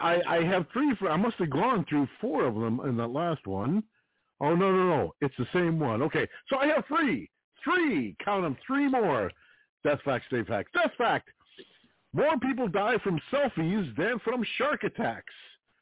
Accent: Ohio, United States; But since we're from Northeast Ohio, and we are from Northeast Ohio, it's a cute little song, even without knowing that. But with knowing these areas, it makes it that much more fun.

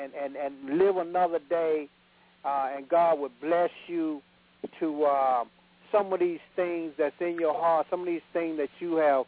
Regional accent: the South, United States; I would say the South, being that I'm from the South.

